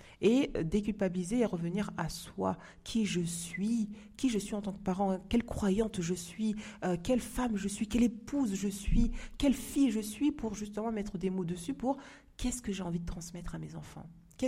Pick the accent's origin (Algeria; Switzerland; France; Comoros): Comoros; mon mari, il est turc et moi, je suis comorienne.